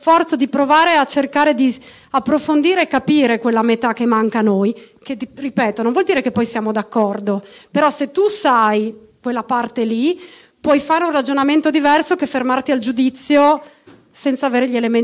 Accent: Friuli-Venezia Giulia, Italy; Avevo 19 anni, nata e cresciuta in Italia, in Friuli tra l'altro

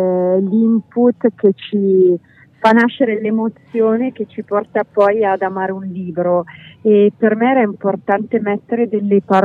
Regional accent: Aosta Valley, Italy; io sono cresciuta in Valpellina e io vivo a Fondovalle e passo l'estate nella montagna, quindi io anche ora ho le vette di fronte a me

